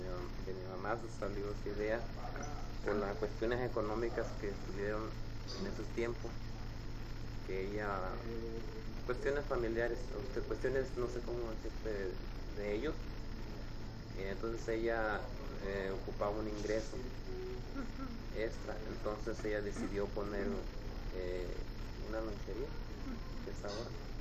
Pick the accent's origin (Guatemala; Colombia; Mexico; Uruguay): Mexico; Mexico City; born there; Yo nací en la Ciudad de México, en la lugar que se llama Azcapotzalco.